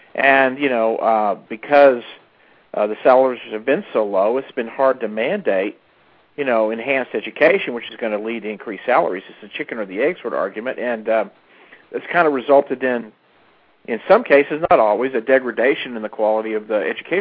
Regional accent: Fort Worth, Texas, United States; I worked as an EMT paramedic and paramedic instructor in my hometown of Fort Worth, Texas, in the 70s into the early 80s

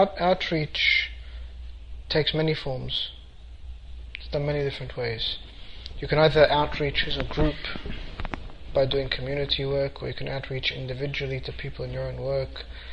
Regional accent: Egypt; I said, I'm Christian, I'm Orthodox from Egypt.

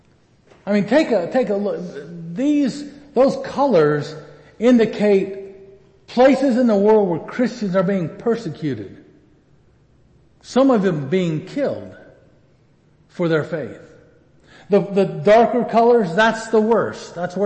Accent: United States; for the most part, you and I as American people following Jesus, we have little, if any, idea of what persecution looks like

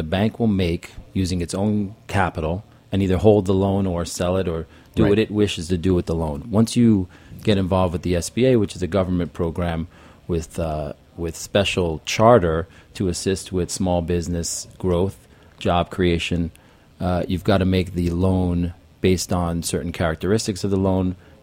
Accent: St. Thomas, U.S. Virgin Islands; I was born and raised on St. Thomas in the Virgin Islands, and I grew up in a restaurant.

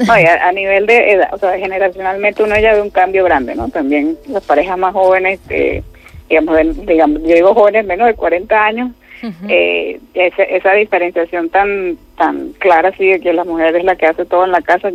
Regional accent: Venezuela; now in Turkey; yo soy venezolana casada con un turco y la mayoría de mis amistades acá son similares, o sea, mujeres extranjeras que se casaron con hombres turcos, ¿no?

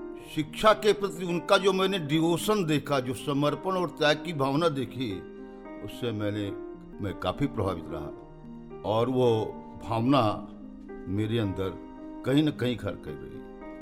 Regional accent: Pathkurwa, Uttar Pradesh, India; मेरा मूल निवास बहराइच जिले में विश्वनगर के निकट एक गाँव पाठकुरवा में है। मैं ग्रामीण अंचल से जुड़ा हुआ हूँ। मेरी पैदाइश पाठकुरवा में ही हुई और वहीं से हमने अपनी प्राथमिक शिक्षा प्राप्त की।

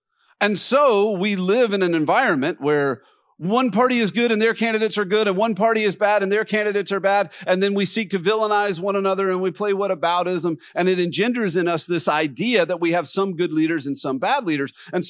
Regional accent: the South, United States; You know, I grew up in the South. I grew up going to Southern Baptist Church, and this was the 80s

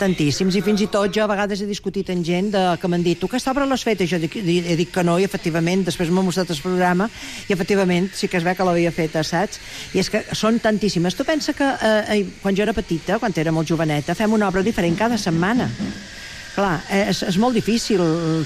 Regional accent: Balearic Islands, Spain; venc de Menorca, d'un lloc on el teatre ha estat sempre una gran tradició, venc d'una família també de teatre

